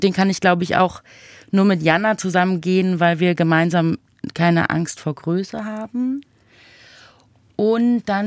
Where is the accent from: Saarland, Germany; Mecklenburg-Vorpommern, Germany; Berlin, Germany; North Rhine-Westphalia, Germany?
Berlin, Germany; Ich bin in Berlin aufgewachsen